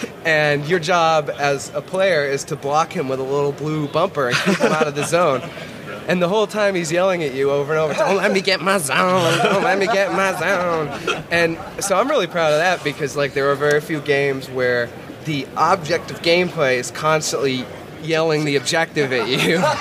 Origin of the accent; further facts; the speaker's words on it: Boston, Massachusetts, United States; I'm from Boston.